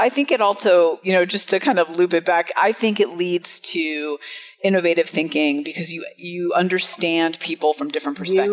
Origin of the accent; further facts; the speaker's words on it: California, United States; My family is originally from Israel and we grew up in the Bay Area. So you just flew everywhere international.